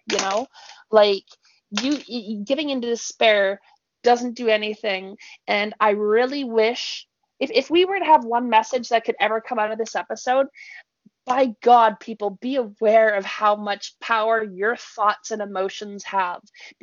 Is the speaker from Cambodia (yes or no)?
no; Canada; Yes, I'm the Canadian who knows more about American news than most Americans